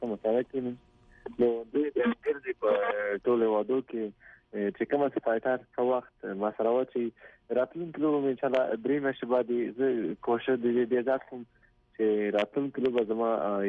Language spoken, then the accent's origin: Pashto; Laghman, Afghanistan; زه د لغمان